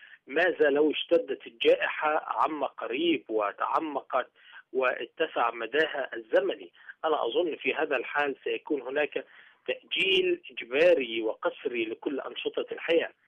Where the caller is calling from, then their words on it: Cairo, Cairo Governorate, Egypt; يعني أنا أحدثك من القاهرة